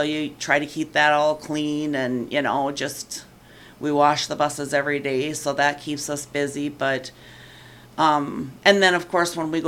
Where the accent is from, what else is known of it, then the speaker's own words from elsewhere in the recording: Canby, United States; But, you know, I'm actually from Canby, so I knew a lot of them.